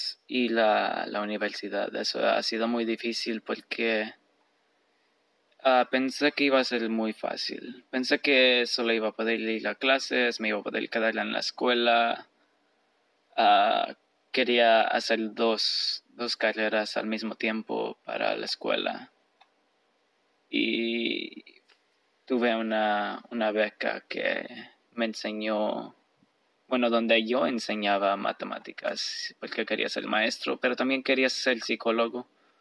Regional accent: Mexico; now in United States; ya le he dicho a todas las personas que soy de México

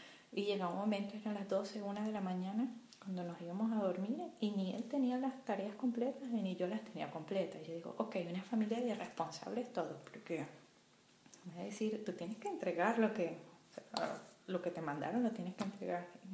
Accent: Venezuela; moved away as an adult; Primero porque ya yo tenía otro ritmo en mi país, ya era la parte laboral. Estaba trabajando y ya había, de cierta manera, había cortado con el vínculo académico. ¿no? Y comenzar de nuevo. De hecho, yo di clases en Venezuela.

